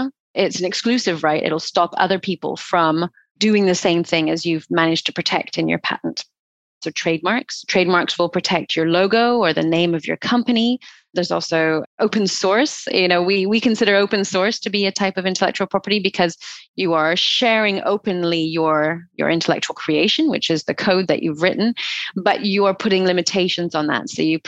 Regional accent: Alberta, Canada; also born or lived in United Kingdom; now in France; I'm Canadian originally, but I didn't know that. Yeah, I am. I'm from Alberta. But then I spent the last 30 years in Europe. So I did all my schooling and studying and everything in the UK. And I've been in the south of France for the last 6 years.

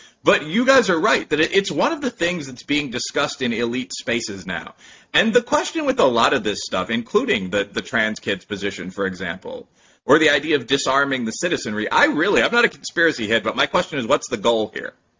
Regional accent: Kentucky, United States; So for me, it would be an American is probably actually my first identifier, but I'm a black man. I'm an American. Right now, I probably would ID as a Kentuckian.

